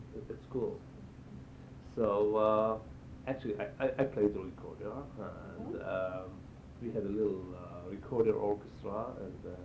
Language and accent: English; Israel; also born or lived in Hungary; I was born in Hungary, but I was one when my parents came to Israel.